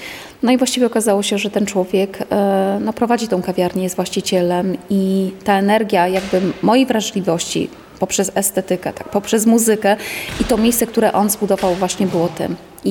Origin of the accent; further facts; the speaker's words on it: Ełk, Warmian-Masurian Voivodeship, Poland; urodziłam się w Ełku i skończyłam tam liceum.